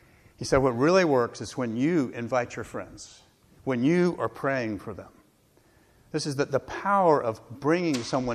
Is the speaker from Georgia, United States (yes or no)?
no; Jacksonville, Florida, United States; I was a teenager, a junior in high school at the Episcopal High School. I grew up in Jacksonville.